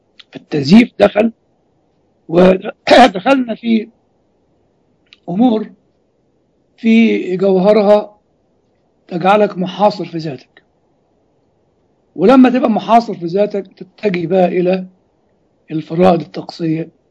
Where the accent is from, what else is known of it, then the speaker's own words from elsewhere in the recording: Upper Egypt, Egypt; وعندنا في الصعيد يروح يضربوا خرطوش ونار